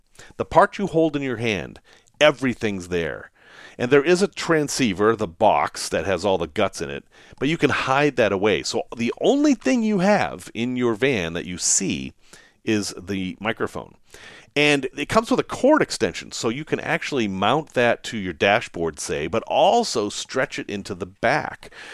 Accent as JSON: {"language": "English", "town": "Salem", "region": "Massachusetts", "country": "United States", "tie": "born or raised there", "said": "So growing up in Salem, Massachusetts, which was kind of a fantasy place to grow up"}